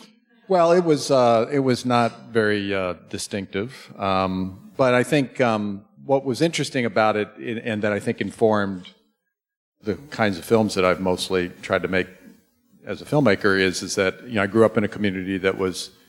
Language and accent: English; Hampton, United States; And so I kind of lived this very weird life growing up in Hampton that brought me in touch with some really racist communities